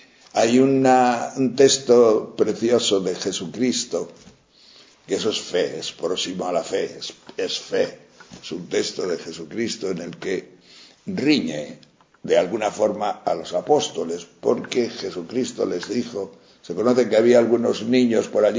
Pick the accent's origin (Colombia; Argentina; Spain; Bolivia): Spain; Castile and León; Yo cuando leo esto de San Pedro me acuerdo más bien de mi pueblo y de aquellos pueblos de la montaña leonesa